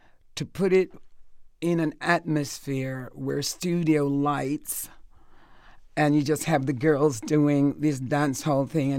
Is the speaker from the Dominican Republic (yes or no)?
no; Jamaica; growing up in Jamaica, where the majority are all black.